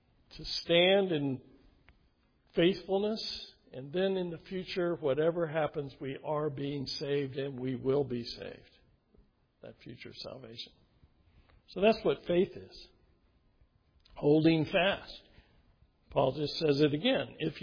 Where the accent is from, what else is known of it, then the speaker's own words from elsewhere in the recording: Altavista, Virginia, United States; this is an unfortunate part of the culture that I grew up in, Central Virginia. I grew up in Alta Vista, of all places. You might know that little town.